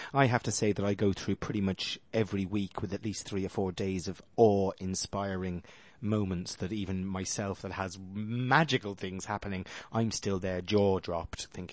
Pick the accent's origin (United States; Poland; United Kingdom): United Kingdom; I grew up in Thatcherite Britain.